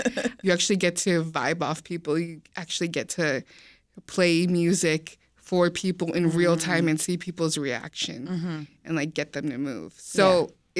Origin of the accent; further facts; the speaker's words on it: West Coast, United States; now in Chicago, United States; I'm from the West Coast